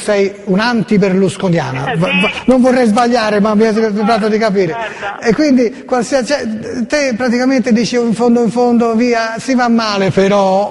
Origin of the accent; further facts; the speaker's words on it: Florence, Tuscany, Italy; E io sono fiorentino, al di là che molti fiorentini si dimostrano tali solamente per via della loro squadra.